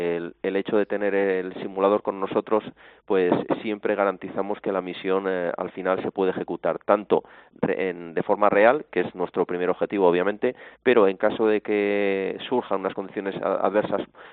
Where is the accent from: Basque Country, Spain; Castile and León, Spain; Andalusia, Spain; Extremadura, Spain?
Castile and León, Spain; Valladolid; born there; Yo, vamos, básicamente nací en Valladolid